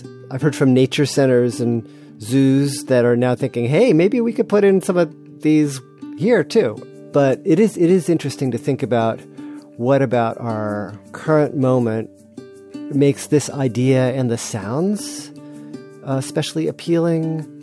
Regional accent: Takoma Park, Maryland, United States; You know, my hometown of Tacoma Park, Maryland, had this call for proposals a few years back

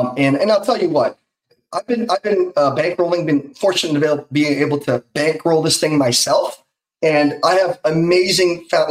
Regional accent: Bethlehem, Pennsylvania, United States; Pennsylvania is where I grew up. But I grew up in Bethlehem, Pennsylvania for 6 years of my life when I was very little. In fact, I consider that my hometown, by the way.

